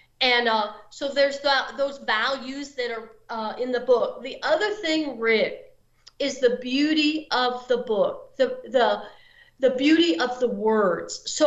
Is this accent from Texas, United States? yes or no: yes; Brownfield, Texas, United States; I'm from Brownfield. I went to Texas Tech. My family, still to this day, are cotton farmers in Brownfield.